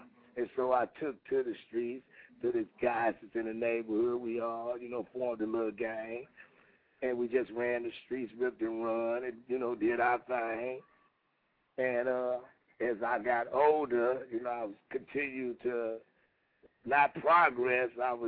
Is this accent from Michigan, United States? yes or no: yes; Detroit, Michigan, United States; You know, I'm from Detroit, Michigan. I grew up on the streets.